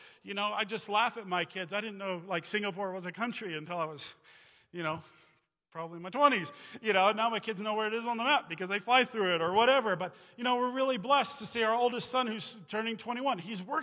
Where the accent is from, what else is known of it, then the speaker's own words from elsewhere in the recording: Pagosa Springs, Colorado, United States; It's not, I'm from Pagosa. I grew up here. I didn't know a whole lot of stuff.